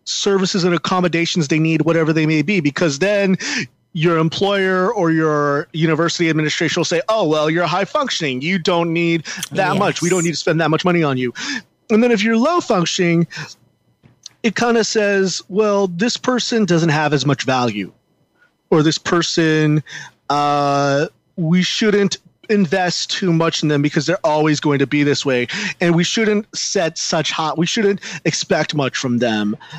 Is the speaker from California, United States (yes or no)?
yes; California, United States; I grew up in Southern California, so Disneyland's not too far away from me.